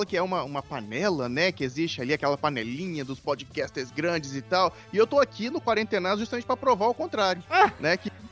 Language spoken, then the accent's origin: Portuguese; Colatina, Espírito Santo, Brazil; now in Vitória, Brazil; Eu sou natural de Colatina, né? Que é uma cidade mais ao norte do estado. Vim pra capital cedo, né?